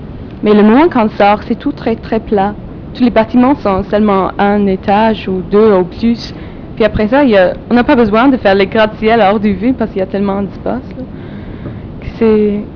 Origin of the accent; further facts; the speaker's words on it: England, United Kingdom; Pendant que chez nous, en Angleterre, c'est les antiquités qui sont plus respectées.